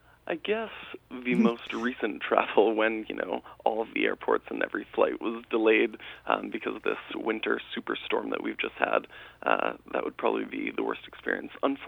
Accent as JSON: {"language": "English", "town": "Albany", "region": "New York", "country": "United States", "tie": "born or raised there", "also_born_or_lived": "Loudonville", "said": "Yes. I grew up in Albany and Loudonville, and it's going to be really, really nice to be coming back to the area."}